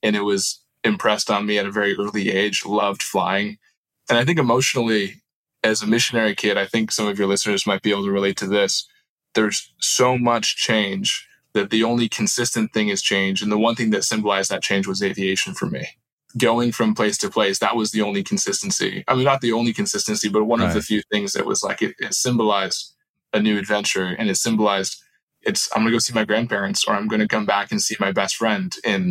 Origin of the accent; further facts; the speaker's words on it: Istanbul, Turkey; also born or lived in Wrightwood, United States; So I was born in the Sierra Mountains above Orange County. So Wrightwood, overlooking Mojave, Palmdale area, and moved to Istanbul, Turkey when I was two.